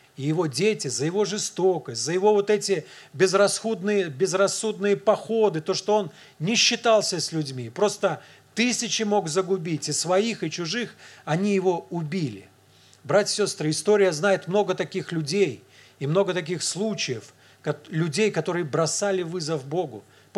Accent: Belarus; мы, белорусы, уже сколько кризисов пережили

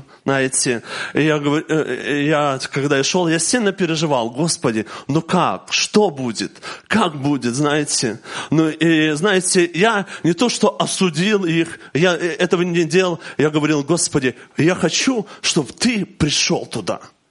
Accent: Belarus; moved away as an adult; now in Lithuania; я уеду с Беларуси. Знаете, в Литву я попал совсем случайно, просто поехал помолиться. Помолиться, это мне было 26 лет

